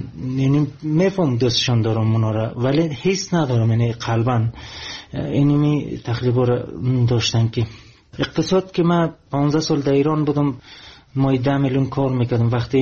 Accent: Afghanistan; also born or lived in Iran; میدید که من افغانی هستم

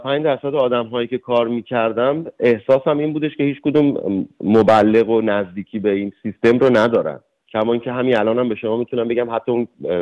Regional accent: Iran; moved away as an adult; الان که 2.5-3 سال در حقیقت از ایران اومدم بیرون

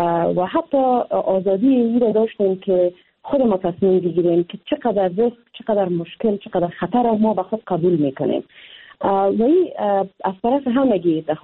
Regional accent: Afghanistan; من افغانستان مرا ساخته، با وجود از اینکه مشکلات داره، اما من یک افغان هستم

